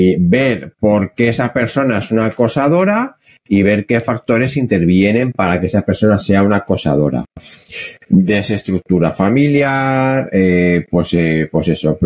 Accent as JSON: {"language": "Spanish", "town": "Zaragoza", "region": "Aragon", "country": "Spain", "said": "yo soy de Zaragoza y es la playa."}